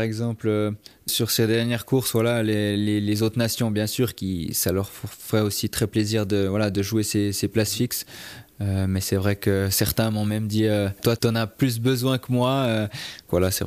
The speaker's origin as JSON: {"language": "French", "country": "Switzerland", "said": "pour nous, en tant que Suisse"}